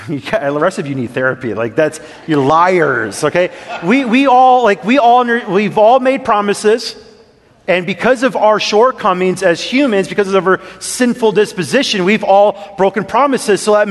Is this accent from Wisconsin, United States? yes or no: yes; Wisconsin, United States; I grew up Lutheran up in Wisconsin. I don't know if anybody in the South knows what Lutheran is, but I grew up Lutheran up north